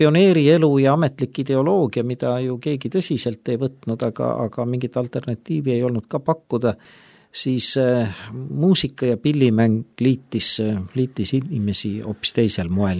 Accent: Tallinn, Harju County, Estonia; Ma kasvasin üles Mustamäel, nagu paljud minu eakaaslased, kuigi minu vanematel oli suvekodu Lahemaal

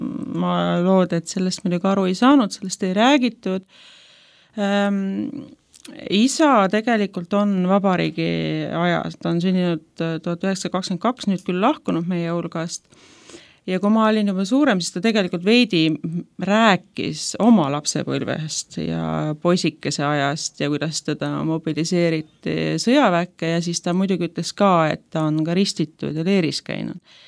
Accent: Võhma, Viljandi County, Estonia; Olen pärit täiesti Kesk-Eestist, mitte üldsegi linnast või suurest linnast või eliitkoolidest, et Kesk-Eestist, Võhmast, kui see kellegi ütleb. Et kui mina laps olin, oli see väga aktiivne kant.

